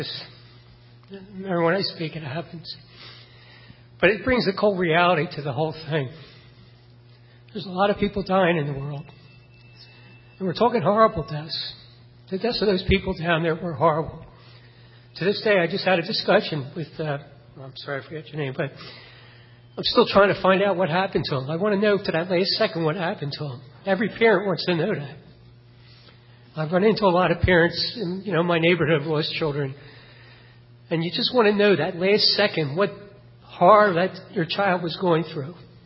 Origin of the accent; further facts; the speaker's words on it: Orland, Pennsylvania, United States; I'm from Orland, Pennsylvania.